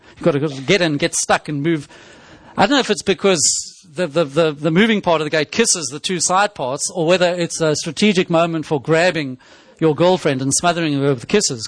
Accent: South Africa; And growing up in South Africa as I did not have a fond memory of gates.

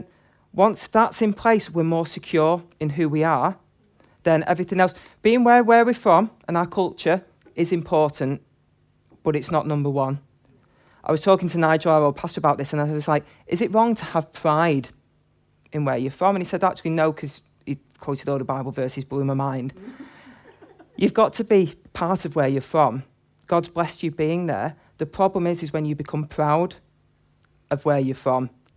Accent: Manchester, North West England, United Kingdom; And this is growing up in Manchester, this isn't anything I've seen in Liverpool

